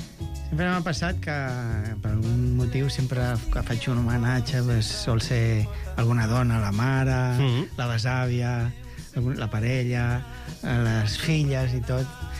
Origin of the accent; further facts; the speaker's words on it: Barcelona, Catalonia, Spain; also born or lived in Formentera; He nascut a Formentera, però des de petit, sempre que he vingut a la península, diguéssim, he vingut aquí a Barcelona, i la meva família majoritàriament és tota de Barcelona. I he viscut a quasi tots els barris de Barcelona.